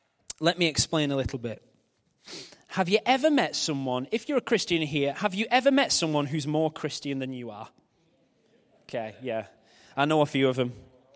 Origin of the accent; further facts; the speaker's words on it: Billinge, North West England, United Kingdom; born there; I was born in Billinge Hospital before they knocked it down for profit.